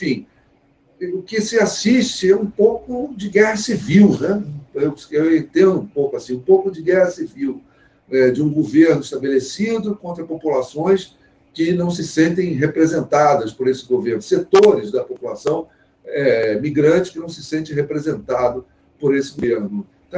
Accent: Brazil; eu como brasileiro, simbolicamente, só isso, não votaria

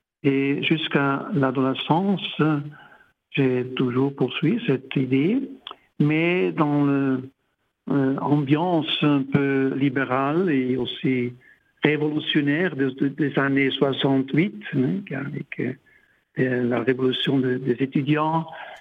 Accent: German-speaking Switzerland, Switzerland; Je suis Suisse allemand.

